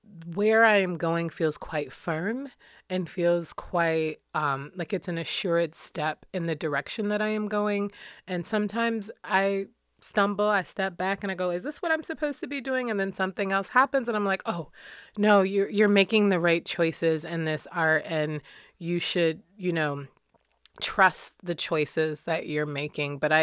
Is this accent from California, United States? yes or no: no; Detroit, Michigan, United States; I'm the Michigan Poet Laureate, and I'm from Detroit, Michigan.